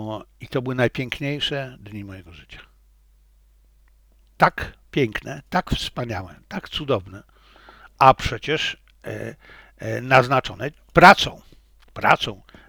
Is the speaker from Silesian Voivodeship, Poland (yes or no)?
yes; Zabrze, Silesian Voivodeship, Poland; urodziłem się w Zabrzu. Tyle, że moja mamusia pochodziła ze Lwowa, a mój tatuś pochodził ze wsi.